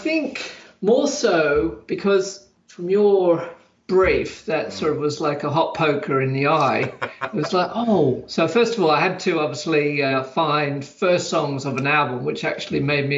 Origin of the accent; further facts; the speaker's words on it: Sydney, New South Wales, Australia; But growing up in Sydney and or Australia, I guess, for that matter, it, you know, just the world was so isolated back then.